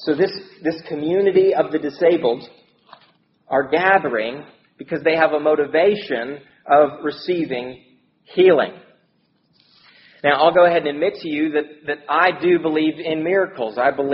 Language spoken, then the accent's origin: English; Heber Springs, Arkansas, United States; I grew up in Heber Springs.